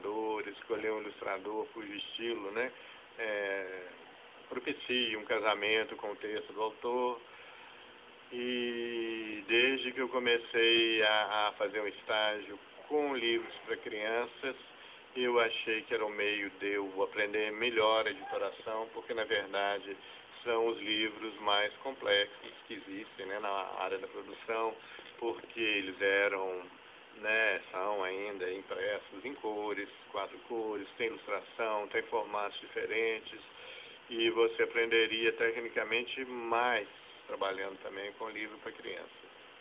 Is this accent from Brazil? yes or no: yes; Belo Horizonte, Minas Gerais, Brazil; also born or lived in France; eu voltei para a minha terra, para Belo Horizonte.